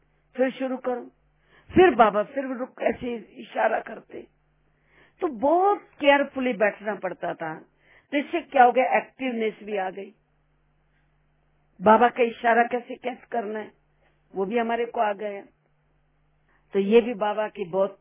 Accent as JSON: {"language": "Hindi", "region": "Punjab", "country": "India", "said": "यहाँ सर्दी तो बहुत होती थी और हम पंजाब से आए थे"}